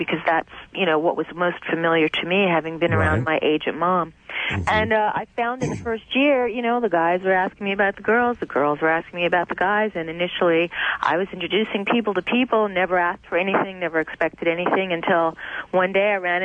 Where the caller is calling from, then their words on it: Los Angeles, California, United States; I'm here in L.A.